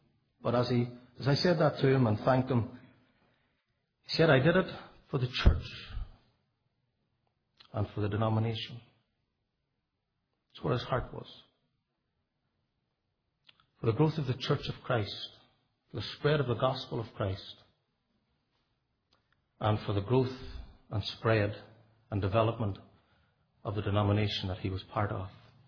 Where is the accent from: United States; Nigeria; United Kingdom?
United Kingdom; Northern Ireland; now in Canada; my accent is not Canadian. I'm from Northern Ireland.